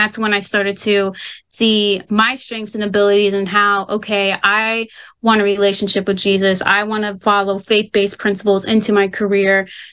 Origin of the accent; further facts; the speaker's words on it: Maryland, United States; I was born and raised in Maryland, but I was able to go out of state to Immaculata, Pennsylvania, to a small college called Immaculata University.